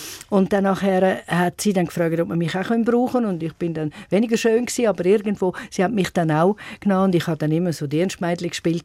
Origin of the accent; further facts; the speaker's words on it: Zurich, Switzerland; Und ich bin dann zuerst in Albisrieden und nachher am See oben. Meine Eltern hatten noch ein Restaurant. Bin ich dort oben noch aufgewachsen und in die Schule bis dann noch zur Konfirmation.